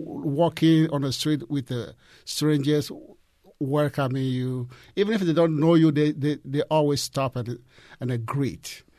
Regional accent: Togo; accent: French; English is a second language; Togo, in a nutshell, is a very tiny, small country. It's a French-speaking country, as you can tell from my accent.

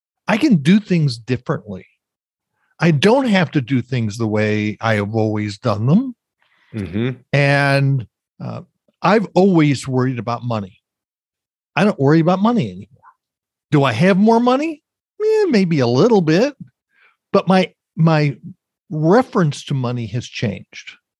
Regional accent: New York City, New York, United States; I've been all over the world. I grew up around New York City in the 1960s. Very dangerous place.

